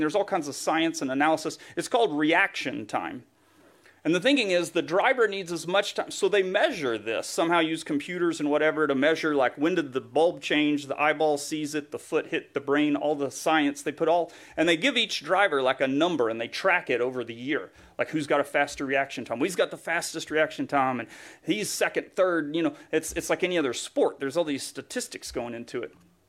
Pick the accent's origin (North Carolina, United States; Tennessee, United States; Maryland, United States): Tennessee, United States; When I was a child growing up in Tennessee, my dad and I would watch this sport